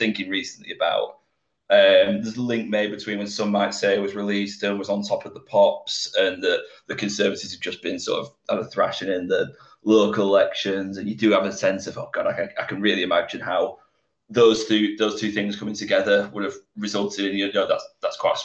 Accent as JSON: {"language": "English", "town": "Blackburn", "region": "North West England", "country": "United Kingdom", "tie": "born there", "said": "I was born just outside of Blackburn, and so I was born in 1993. Just outside of Blackburn. But I've kind of orbited Manchester my entire life"}